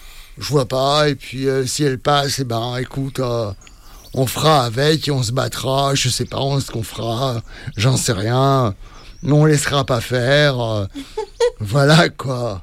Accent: France; Moi, je ne l'ai pas demandé. Je suis... exclusivement français. J'ai jamais vu l'intérêt de la demander parce que je suis français.

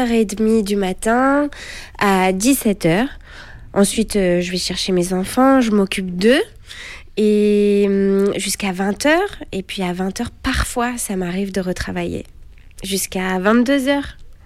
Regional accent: Paris, Île-de-France, France; born there; j'ai 36 ans, je suis née à Paris et je vis encore à Paris.

